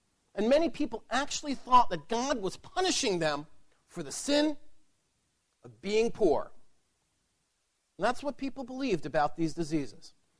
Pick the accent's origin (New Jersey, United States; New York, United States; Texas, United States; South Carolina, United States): New York, United States; New York City; I want you to come visit me in my hometown of New York City.